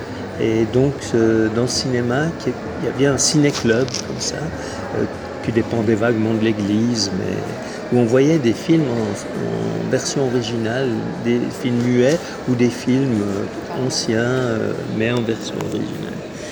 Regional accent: Biel/Bienne, Bern, Switzerland; also born or lived in Porrentruy; Non, je suis né à Port-en-Truy.

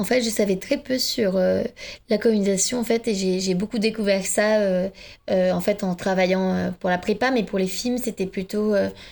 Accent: Finland; first language Finnish; French is a second language; finnois. ma langue maternelle, oui.

